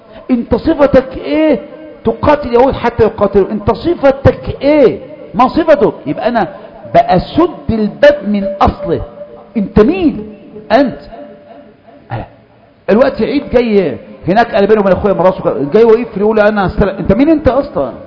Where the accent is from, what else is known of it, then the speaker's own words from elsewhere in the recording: Egypt; ما احنا مصريين زي بعض.